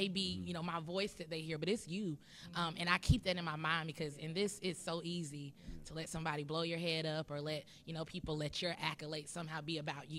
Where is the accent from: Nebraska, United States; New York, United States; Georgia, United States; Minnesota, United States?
Georgia, United States; Atlanta; I am from Atlanta, Georgia. So I am home. Welcome to my home.